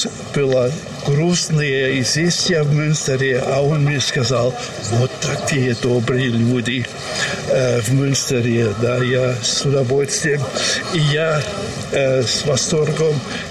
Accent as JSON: {"language": "Russian", "country": "Germany", "second_language": "Russian", "said": "Я чувствовал, если я говорю, я немец, например, для наших соседей, голландцев, да, они сразу думали, что я враг, да."}